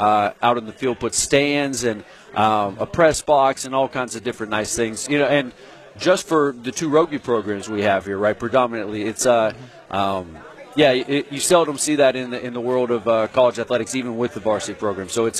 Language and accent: English; Texas, United States; So I actually went to Texas State. I'm originally from Texas.